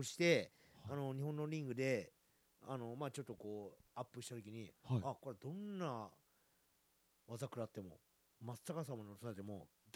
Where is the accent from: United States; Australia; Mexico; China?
Mexico; そう、僕メキシコで育ったというか、メキシコのプロレスは絶対こうロープは握ってるんですよね